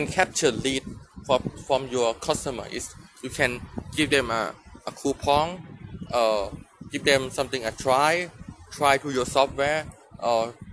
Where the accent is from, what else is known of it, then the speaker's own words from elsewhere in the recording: Thailand; I'm from Thailand.